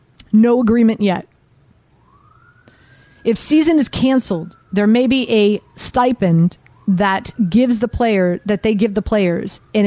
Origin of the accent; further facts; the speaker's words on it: Miami, Florida, United States; also born or lived in Baltimore; So I lived in Baltimore. So I grew up in Miami. And as a kid, Miami Vice was the hot show.